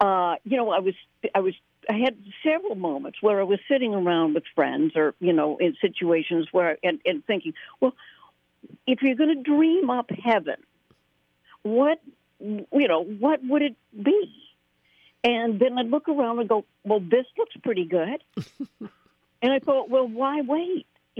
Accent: Chapel Hill, North Carolina, United States; And growing up in Chapel Hill, there was country music and bluegrass and pop music and the whole thing.

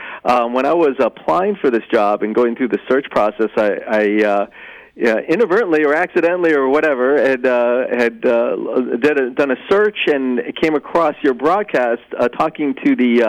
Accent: New York City, New York, United States; I came from New York City, they think I'm on Fifth Avenue somewhere with taxis and traffic. But really, it's more of a serene suburban part of the city that I come from.

